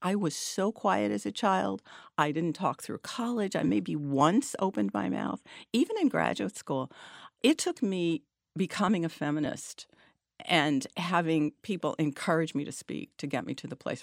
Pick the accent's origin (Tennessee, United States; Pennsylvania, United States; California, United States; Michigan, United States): Pennsylvania, United States; Scranton; I grew up in Scranton, Pennsylvania, coal mining town, working class community, very Catholic